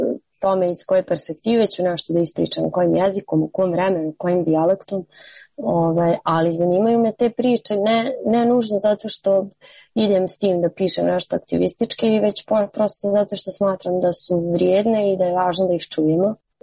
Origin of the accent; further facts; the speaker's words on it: Zagreb, City of Zagreb, Croatia; born there; vidjeli su Zagreb, da sam rođena u Zagrebu.